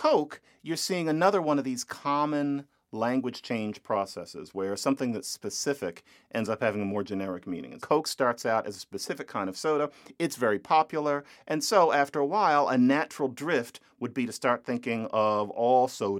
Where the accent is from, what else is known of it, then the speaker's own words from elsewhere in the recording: Philadelphia, Pennsylvania, United States; I am originally from Philadelphia.